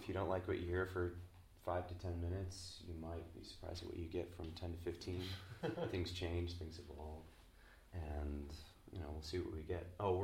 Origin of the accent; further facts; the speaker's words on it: New Haven, Connecticut, United States; We're down here from New Haven, Connecticut